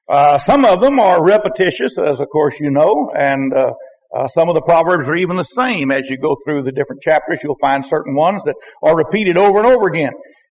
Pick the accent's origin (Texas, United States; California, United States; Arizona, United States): Texas, United States; And I grew up on a river. I was born on the Lampasas River. The farm that we were on was six acres on both sides of the Lampasas River